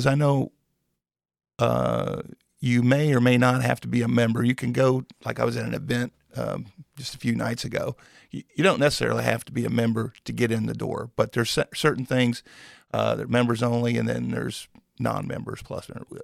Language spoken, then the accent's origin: English; Calhoun, United States; I grew up in Calhoun.